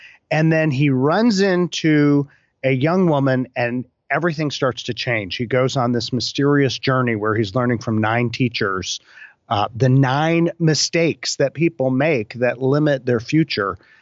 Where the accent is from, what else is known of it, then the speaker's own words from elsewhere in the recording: Maryland, United States; I grew up in Maryland